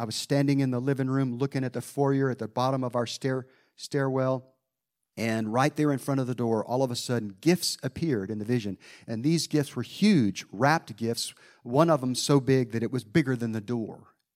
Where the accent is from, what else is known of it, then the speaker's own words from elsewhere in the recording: North Carolina, United States; I was 59 when God called me to come to North Carolina to return to my home state and start a church.